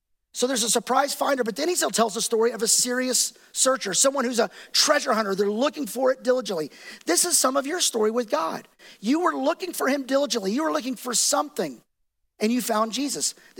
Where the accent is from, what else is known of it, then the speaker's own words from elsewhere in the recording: Dallas, Texas, United States; I grew up in Dallas. It was part of my childhood. It was part of my high school experience.